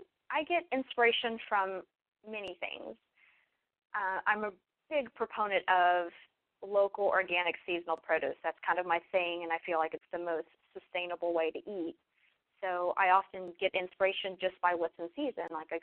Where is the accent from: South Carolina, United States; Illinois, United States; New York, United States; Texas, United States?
Texas, United States; I don't really like spicy food too much, but I grew up in Texas, so I love Mexican food